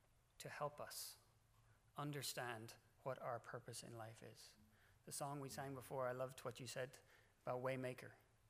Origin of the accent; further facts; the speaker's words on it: Ireland; Being Irish, I had high hopes, but they were outclassed by the New Zealand team.